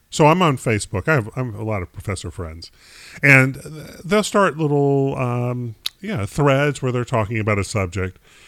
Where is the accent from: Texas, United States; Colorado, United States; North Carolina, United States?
North Carolina, United States; I'm from North Carolina.